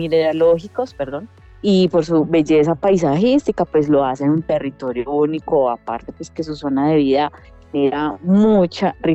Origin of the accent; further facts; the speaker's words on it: Antioquia, Colombia; como colombianos, como antioqueños que somos.